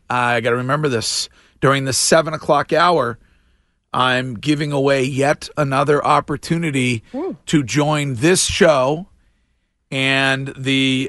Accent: Stowe, United States; my hometown police department, the Stowe PD

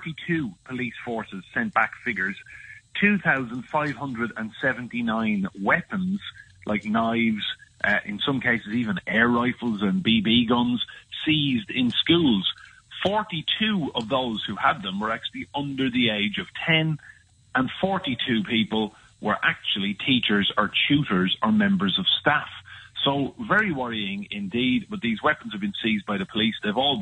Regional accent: Ireland; now in Australia; No self-respecting Australian would have a barbecue in this weather, but we're Irish, we don't care.

